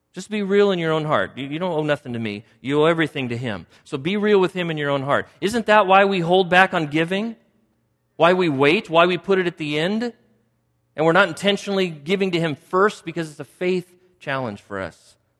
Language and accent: English; United States; I'm an American. I'm a Westerner. I'm from the Western world.